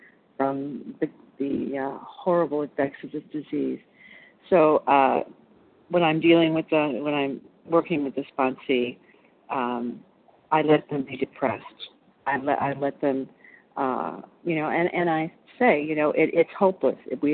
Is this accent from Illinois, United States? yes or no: yes; Illinois, United States; I'm from Illinois.